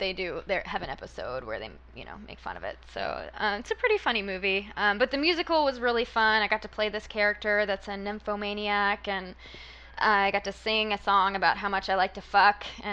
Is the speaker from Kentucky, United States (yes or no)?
yes; Louisville, Kentucky, United States; now in Los Angeles, United States; No, I'm from Louisville, Kentucky. I moved here almost 10 years ago.